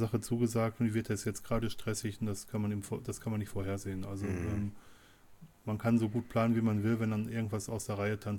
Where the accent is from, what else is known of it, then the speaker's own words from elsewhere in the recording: Oberhausen, North Rhine-Westphalia, Germany; Jawohl, die ist dieses Jahr in Oberhausen. Ich fliege dahin, erstmal, weil es in meiner Heimat ist